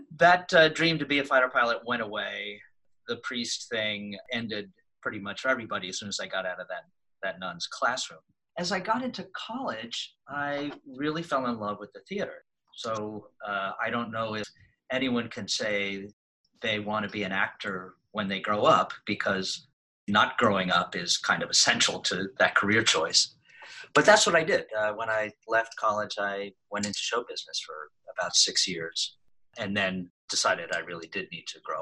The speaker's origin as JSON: {"language": "English", "town": "Cincinnati", "region": "Ohio", "country": "United States", "tie": "born or raised there", "said": "I grew up in a suburb right outside Cincinnati, Ohio."}